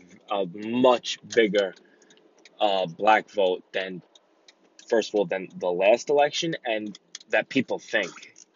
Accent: United States; I'm Italian American. I'm a proud Italian American. I love being Italian. And I'm very proud of that. But America comes first in my heart, no matter what.

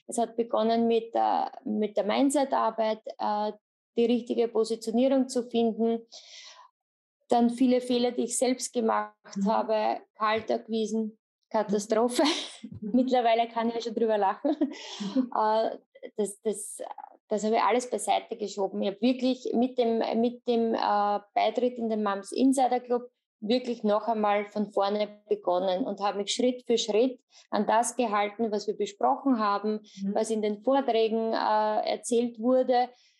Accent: Lower Austria, Austria; Ich komme aus Österreich, aus Niederösterreich. Bin verheiratet und Mama von 2 Mädchen im Alter von 9 und 15 Jahren.

